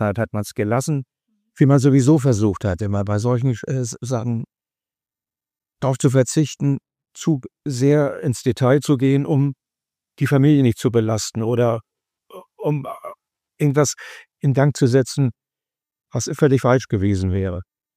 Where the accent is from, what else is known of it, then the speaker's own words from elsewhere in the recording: Rheinfelden, Baden-Württemberg, Germany; born there; ich bin Rheinfelder, gebürtiger Rheinfelder.